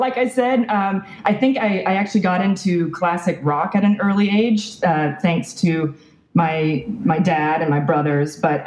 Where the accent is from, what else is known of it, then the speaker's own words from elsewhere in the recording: Los Angeles, California, United States; So I grew up in LA. Music was a big thing in our household.